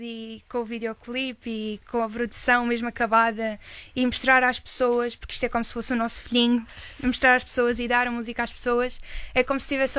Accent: Madeira, Portugal; Por acaso, eu sou da Madeira.

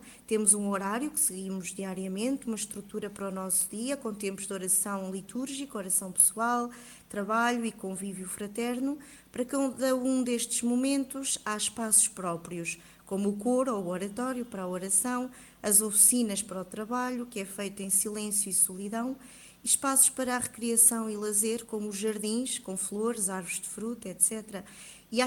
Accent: Santarém, Portugal; now in Coimbra, Portugal; na minha cidade, que sei que sou de Santarém

